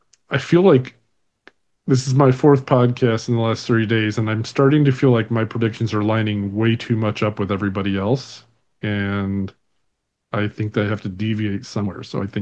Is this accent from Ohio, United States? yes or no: yes; Ohio, United States; Don't make fun of me. I'm from Ohio.